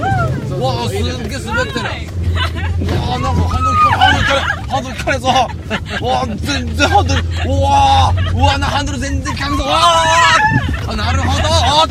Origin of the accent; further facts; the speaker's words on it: Niigata, Japan; 私も新潟県人なんですけども、